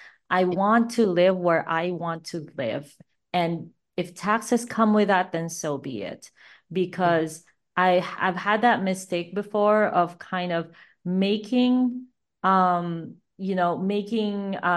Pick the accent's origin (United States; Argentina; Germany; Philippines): Philippines; I grew up in the Philippines. I have a very, very shitty passport.